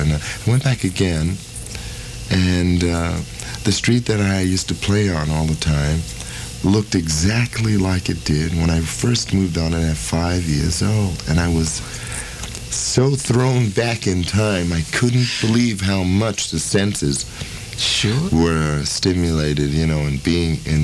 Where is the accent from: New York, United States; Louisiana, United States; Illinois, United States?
New York, United States; Brooklyn; I think basically because of the way I grew up in Brooklyn